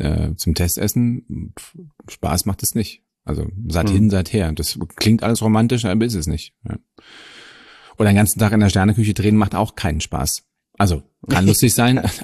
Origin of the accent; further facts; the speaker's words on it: Germany; als Deutscher hat man da ein bisschen Berührungsängste